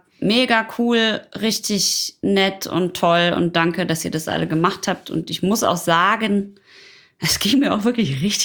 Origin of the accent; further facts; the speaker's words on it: North Rhine-Westphalia, Germany; weil ich komme aus dem Ruhrpott und ich bin guter Kumpel